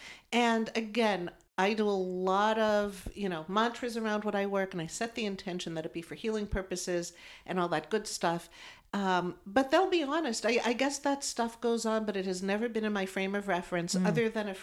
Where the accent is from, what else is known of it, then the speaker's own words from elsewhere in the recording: East Coast, United States; We're from the East Coast, and we would go to Breakers, the mansions in Rhode Island.